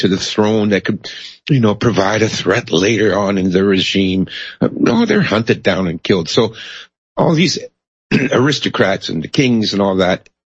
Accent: Canada; And me, as a Canadian, my taxes go to support her, too, right?

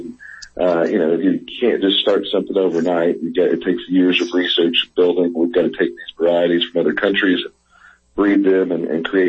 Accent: Kentucky, United States; much like you would bourbon or moonshine here in my home state of Kentucky.

